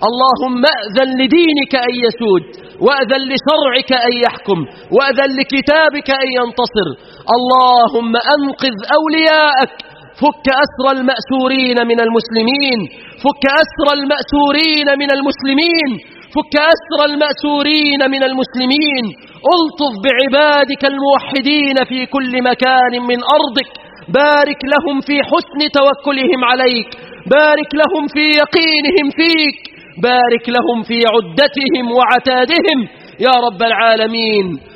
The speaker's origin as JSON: {"language": "Arabic", "country": "Egypt", "said": "اللهم احفظ بلادنا مصر بالإسلام"}